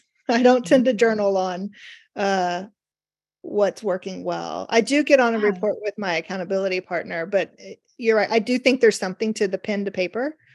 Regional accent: Austin, Texas, United States; Oh, okay. I grew up in Austin.

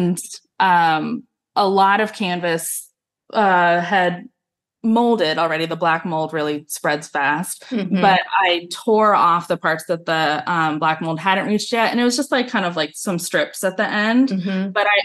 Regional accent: United States; to no fault of my parents, but mainly because like I grew up in America.

